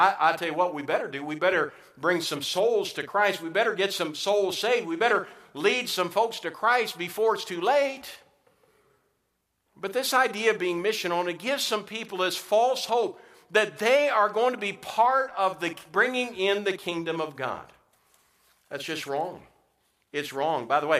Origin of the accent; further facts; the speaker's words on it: New Ulm, Minnesota, United States; I got saved in such a week when I was a little boy in my church growing up in New Ulm, Minnesota at First Baptist Church.